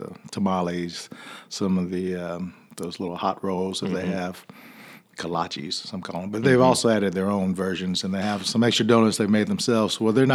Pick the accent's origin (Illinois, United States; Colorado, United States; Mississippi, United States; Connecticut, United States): Mississippi, United States; Vicksburg; I grew up in Vicksburg, and where we have three Shipley's, and which is run by her sister.